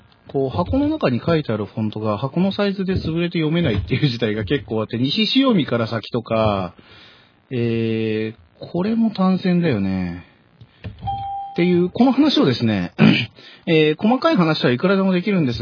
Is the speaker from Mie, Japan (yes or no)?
no; Tokyo, Japan; 僕が東京生まれで東京育ちだからってことなのかもしれないけど